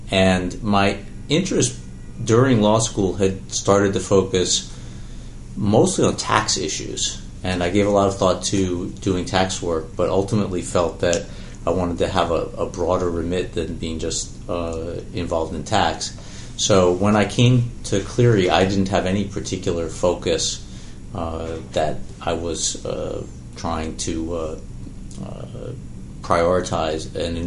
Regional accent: Baltimore, Maryland, United States; also born or lived in Boston; I grew up in the Baltimore area, having been born in Boston.

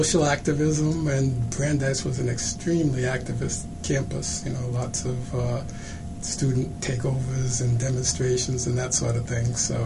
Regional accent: Boston, Massachusetts, United States; I grew up in Boston, actually, for the most part, outside the city in a small town out near Plymouth, Massachusetts.

